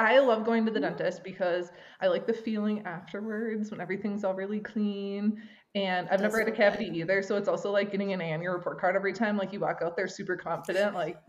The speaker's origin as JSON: {"language": "English", "region": "Wisconsin", "country": "United States", "tie": "born or raised there", "said": "Oh, well, speaking of, I will say I was born and raised in Wisconsin. So shout out to the Midwest."}